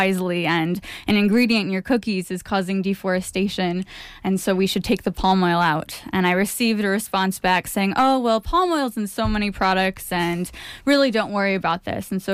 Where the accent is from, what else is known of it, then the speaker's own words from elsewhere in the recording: Michigan, United States; I grew up in Michigan, which is a wonderful state. We have a lot of water, we have our Great Lakes and forests, and so I grew up playing in my backyard with my brothers